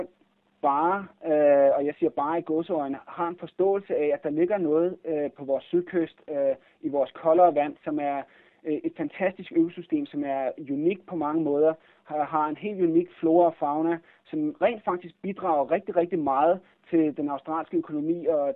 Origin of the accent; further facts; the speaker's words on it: Capital Region, Denmark; Jeg er vokset op på Bornholm rent faktisk, og har brugt meget tid ved vandet og snorklet rundt og så videre.